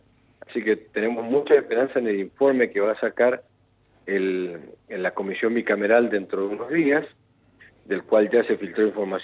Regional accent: Argentina; Como argentinos que somos y tenemos que creer en nuestra justicia

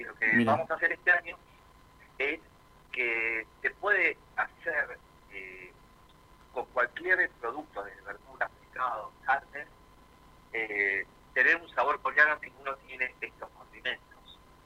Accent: Argentina; Yo soy argentino, pero mis padres son coreanos.

